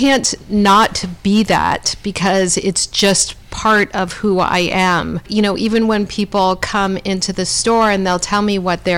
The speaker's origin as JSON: {"language": "English", "town": "Los Angeles", "region": "California", "country": "United States", "tie": "born or raised there", "said": "things that I never really learned to do growing up in Los Angeles."}